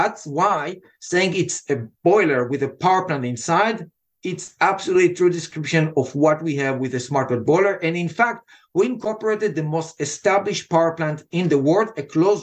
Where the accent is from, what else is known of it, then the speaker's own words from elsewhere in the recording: Israel; accent: Israeli; English is a second language; now in United States; Originally and by accent, what you hear is Israeli accent that was softened after 25 years here.